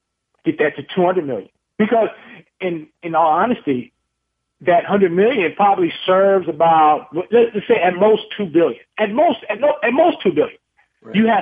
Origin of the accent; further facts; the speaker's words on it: California, United States; If I went to California right now, which is my home state, and I talked to any number, and some are people that I've known since I was a child and grown up with, family, friends